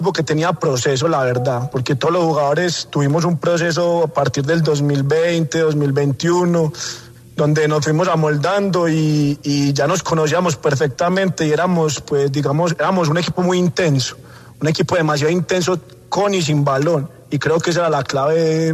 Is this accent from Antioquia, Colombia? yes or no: yes; Itagüí, Antioquia, Colombia; yo soy de Medellín, nací en Medellín.